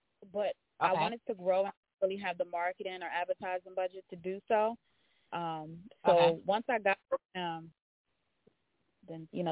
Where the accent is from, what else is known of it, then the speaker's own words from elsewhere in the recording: Salisbury, Maryland, United States; So I hail from Salisbury, Maryland. It's a little town on the eastern shore of Maryland by Ocean City. Growing up, it was always kind of boring, so I read a lot.